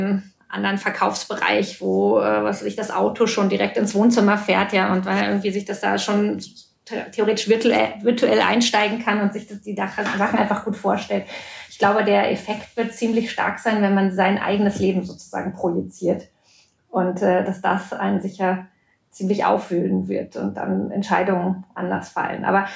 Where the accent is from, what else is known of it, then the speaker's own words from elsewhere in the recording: Germany; Und ich als Deutsche denke mir immer so, was habt ihr eigentlich bei uns?